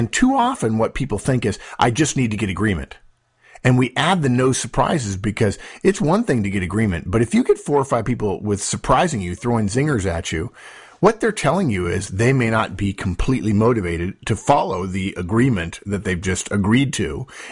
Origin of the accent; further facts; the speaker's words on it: Los Angeles, California, United States; When I was in high school, I grew up in Los Angeles.